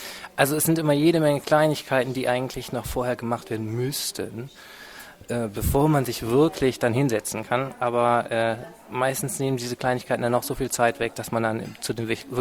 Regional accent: Aachen, North Rhine-Westphalia, Germany; now in Dresden, Germany; Ich komme ursprünglich aus Aachen und wohne jetzt in Dresden

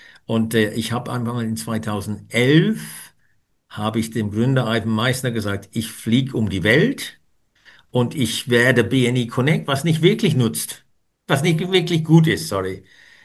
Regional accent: England, United Kingdom; now in Germany; Ich bin auch Engländer, Brexit-bedingt auch Deutsche und stolz drauf.

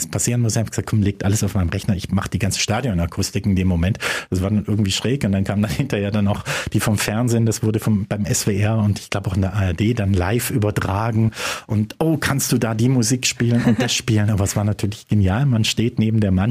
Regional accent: Baden-Württemberg, Germany; ich komme ursprünglich vom Bodensee. Ich habe nie Radio für meine Heimat gemacht.

